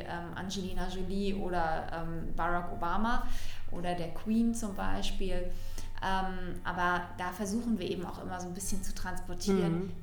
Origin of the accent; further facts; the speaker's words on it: Hamburg, Germany; Da steige ich als Hamburgerin schon selber nicht durch.